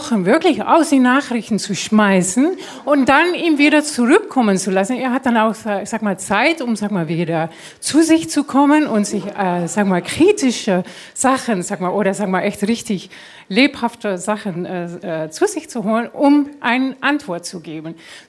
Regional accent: Netherlands; German is a second language; Ich bin aus den Niederlanden und wir haben uns kennengelernt in den Niederlanden.

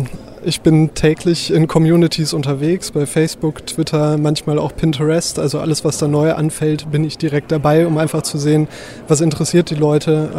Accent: Bielefeld, North Rhine-Westphalia, Germany; Ich komme aus Bielefeld, habe da bei drei Tageszeitungen gearbeitet

